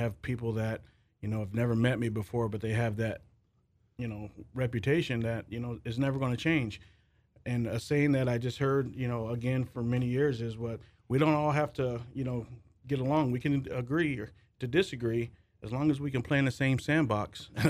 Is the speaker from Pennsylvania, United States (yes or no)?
no; Galesburg, Illinois, United States; I'm born and raised Galesburg. I've got a class of 86.